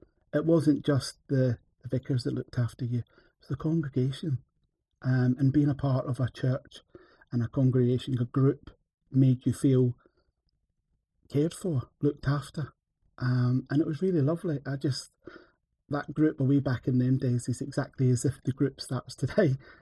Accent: Scotland, United Kingdom; now in England; being Scottish and brought up in the Scottish church, as a Protestant, I got married in a Christian church in England

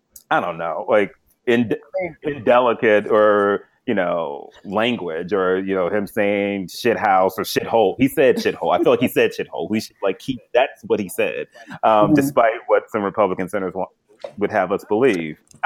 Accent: Tennessee, United States; I grew up in the South too, Rashad, in Tennessee, actually.

